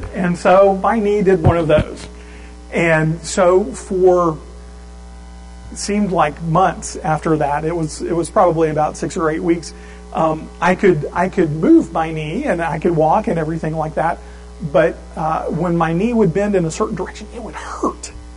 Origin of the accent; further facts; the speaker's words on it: the South, United States; moved away; I grew up in the South, and so I wasn't used to snow.